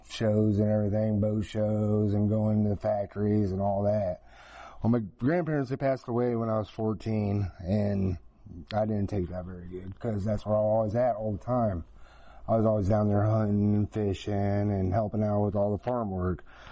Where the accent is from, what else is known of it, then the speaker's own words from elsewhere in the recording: Warsaw, Indiana, United States; also born or lived in Wichita, Kansas; We lived in Kansas until I was about six. And then we moved to Warsaw. We moved to Warsaw, and my dad ended up leaving us.